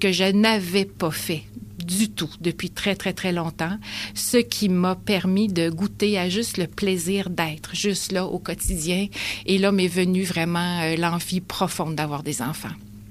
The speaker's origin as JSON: {"language": "French", "region": "Quebec", "country": "Canada", "said": "Je viens de l'Outaouais. J'ai grandi dans une famille un peu spéciale parce qu'on était dans les premières familles de la ville où les parents se séparaient."}